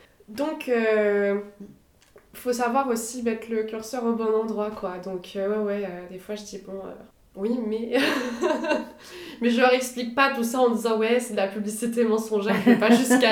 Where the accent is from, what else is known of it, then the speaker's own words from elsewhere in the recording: Nouvelle-Aquitaine, France; also born or lived in Royan; Je suis très très attachée à la Charente-Maritime également. Je me suis considérée entre que Charentaise et Périgourdine, les deux en même temps.